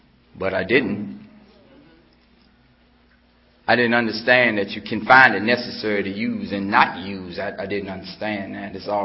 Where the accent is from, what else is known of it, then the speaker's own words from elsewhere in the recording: Washington, District of Columbia, United States; I'm from Washington, D.C., but I'm a Dallas Cowboy fan.